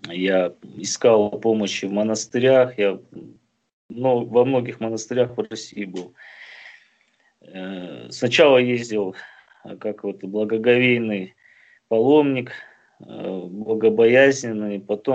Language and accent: Russian; Bishkek, Kyrgyzstan; я алкоголик из Кыргызстана, город Бишкек.